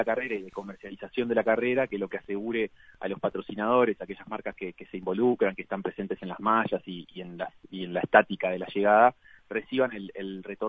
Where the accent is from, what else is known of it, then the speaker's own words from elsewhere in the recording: Montevideo, Uruguay; now in Maldonado, Uruguay; Yo soy de Montevideo, ahora vivo en Maldonado